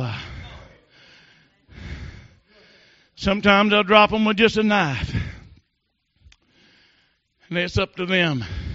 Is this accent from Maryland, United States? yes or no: no; Virginia, United States; You can probably tell, but no, I'm not from New Jersey. I'm from southern western Virginia.